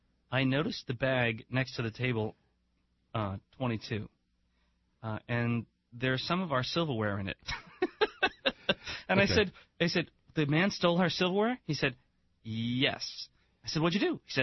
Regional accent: New Jersey, United States; I am from Jersey, and I'm proud.

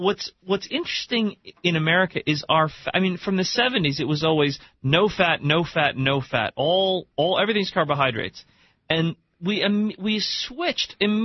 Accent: New Jersey, United States; accent: Jersey; I said that with my Jersey accent very much on purpose.

